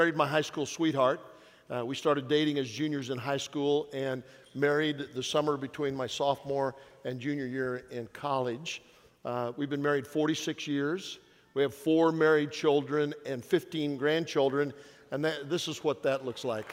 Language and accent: English; Nebraska, United States; now in Amarillo, United States; I grew up in Nebraska. I moved to Texas and into Amarillo specifically